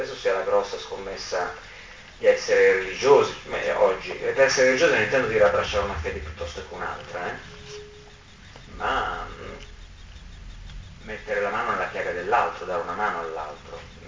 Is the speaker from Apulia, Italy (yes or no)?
no; Milan, Lombardy, Italy; now in Rome, Italy; Io sono milanese di origine, vivo da 5 anni a Roma.